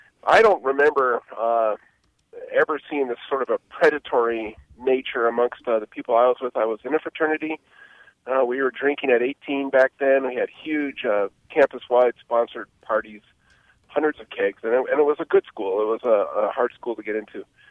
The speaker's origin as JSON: {"language": "English", "region": "Colorado", "country": "United States", "said": "I'm from Southwest Colorado."}